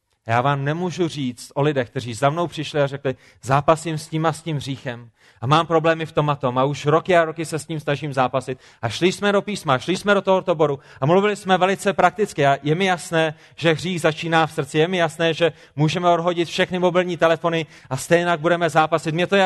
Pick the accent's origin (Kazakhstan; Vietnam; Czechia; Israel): Czechia; Prague; Já jsem z Prahy a rozdělával jsem oheň